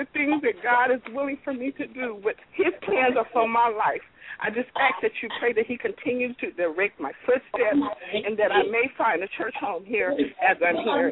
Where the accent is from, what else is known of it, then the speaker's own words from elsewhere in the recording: California, United States; now in Oklahoma City, United States; I am from California. However, I'm now here in Oklahoma City.